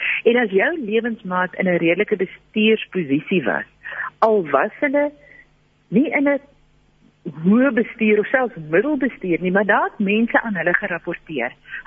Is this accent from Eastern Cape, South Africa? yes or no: no; Johannesburg, Gauteng, South Africa; ek is Johannesburger en ek het 'n redelike tyd in die Kaap spandeer op 'n projek